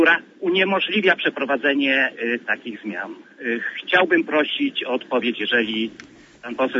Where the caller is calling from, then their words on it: Gdańsk, Pomeranian Voivodeship, Poland; jestem z Gdańska.